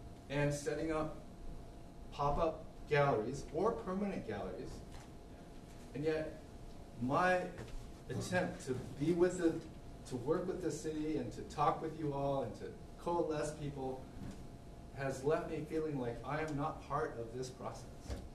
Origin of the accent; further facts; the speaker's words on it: Portland, Oregon, United States; I come from Portland, Oregon, where I have an art gallery that I've had have been running for 6 or 7 years, maybe 8.